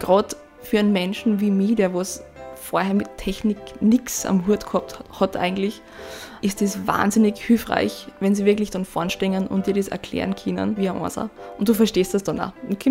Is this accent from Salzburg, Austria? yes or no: yes; Salzburg, Austria; now in St. Pölten, Austria; Ich komme aus dem Land Salzburg und wohne seit September hier da in St. Pölten